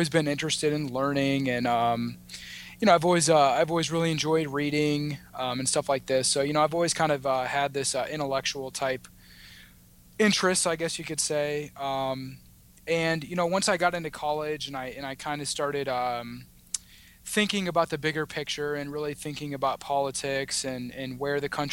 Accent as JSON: {"language": "English", "town": "Omaha", "region": "Nebraska", "country": "United States", "said": "I'm from Omaha, Nebraska, and I went to school in Nebraska."}